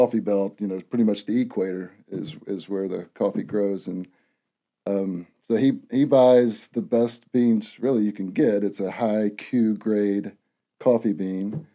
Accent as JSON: {"language": "English", "region": "West Virginia", "country": "United States", "moved": "yes", "lives_now": "North Carolina, United States", "said": "From West Virginia."}